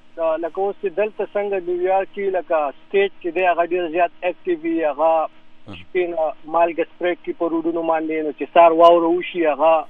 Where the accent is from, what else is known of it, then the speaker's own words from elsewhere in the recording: Pakistan; now in United States; موږ تعلق د پاکستان نه دی